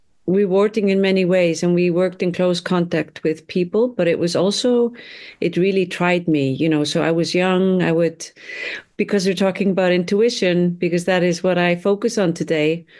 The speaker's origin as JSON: {"language": "English", "country": "Iceland", "said": "I'm from Iceland. I divide my time between Reykjavik and Berlin in Germany."}